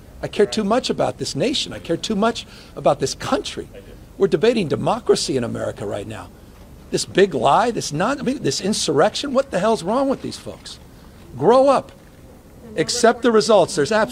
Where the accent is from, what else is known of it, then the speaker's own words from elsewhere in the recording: United States; And I say that, I mean that, as an American, I'm ashamed.